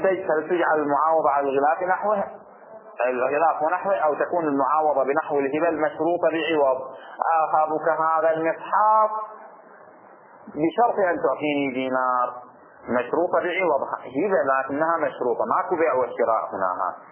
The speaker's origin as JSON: {"language": "Arabic", "country": "Bahrain"}